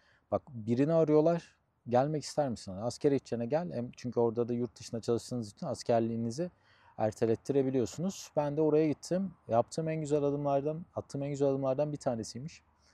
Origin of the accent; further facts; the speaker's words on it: Söke, Aydın, Turkey; born there; Ben 1990 doğumluyum, Aydın Söke.